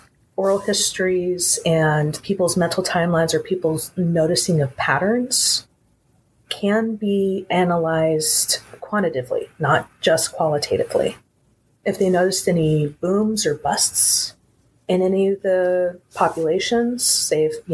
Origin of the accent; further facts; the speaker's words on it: California, United States; My father worked for a tribe when I was growing up in the Northern California area